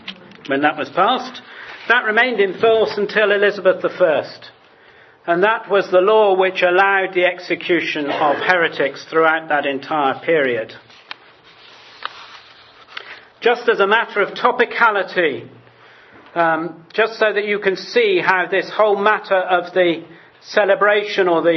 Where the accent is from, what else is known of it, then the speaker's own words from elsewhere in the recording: Coventry, West Midlands, United Kingdom; born there; Coventry, I was born in Coventry.